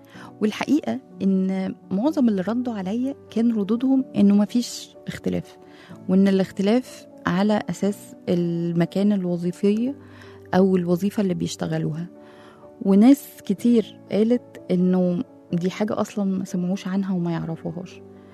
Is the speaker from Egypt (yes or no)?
yes; Egypt; الست غالبا في الدول العربية او عندنا في مصر بتاخد اجازات للولادة